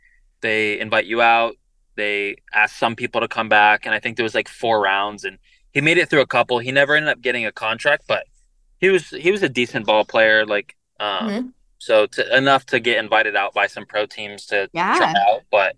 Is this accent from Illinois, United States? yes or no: no; Florida, United States; Yeah, I guess, you know, growing up in Florida, my dad was a baseball player.